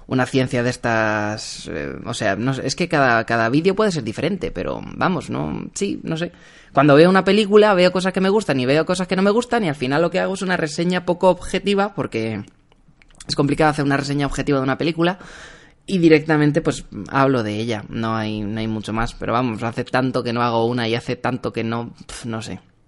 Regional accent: Community of Madrid, Spain; Igual que soy madrileño a pesar de que soy español y esa clase de cosas.

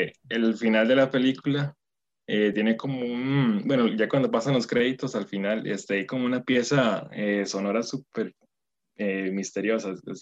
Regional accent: Tres Ríos, Cartago, Costa Rica; Soy de Tres Ríos, atado precisamente por San Rafael de la Unión, cerca del cerro La Carpintera. Entonces ahí tengo una montaña cerca

